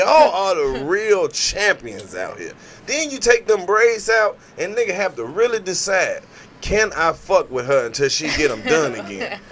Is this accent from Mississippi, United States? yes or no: yes; Mississippi, United States; Because, like, when I tell people I'm from Mississippi, they're like, oh, okay.